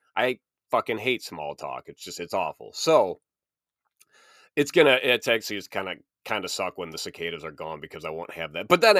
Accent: Illinois, United States; DuPage County is in Illinois, my home state where I live. DuPage County is the only county I have ever lived in my entire life. I've lived in four different cities, but they have all been in DuPage.

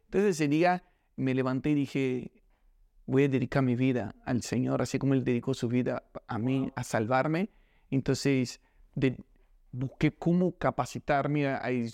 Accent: Rio de Janeiro, Brazil; Spanish is a second language; Entonces, crecí en Río de Janeiro, Brasil.

